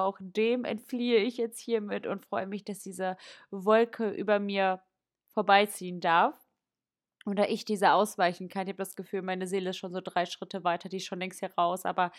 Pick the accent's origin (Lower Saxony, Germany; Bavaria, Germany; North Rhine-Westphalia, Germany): North Rhine-Westphalia, Germany; Bochum; ich komme tatsächlich aus Bochum. Schon immer. Und jetzt bin ich ganz froh, die Stadt zu verlassen.